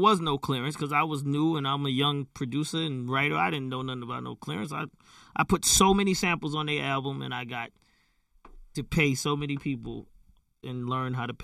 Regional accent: Atlanta, Georgia, United States; My mindset was, I'm from Atlanta. I got a hit record, and I had it untraditionally of whatever I thought what Atlanta was.

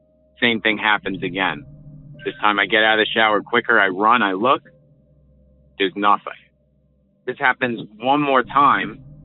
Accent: New York, United States; now in New Jersey, United States; I'm from New Jersey right now. I'm originally from New York.

